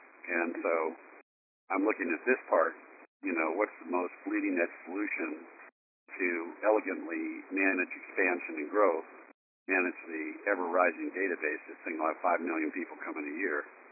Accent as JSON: {"language": "English", "town": "Silicon Valley", "region": "California", "country": "United States", "tie": "born or raised there", "said": "So I grew up in Silicon Valley, and I was really young."}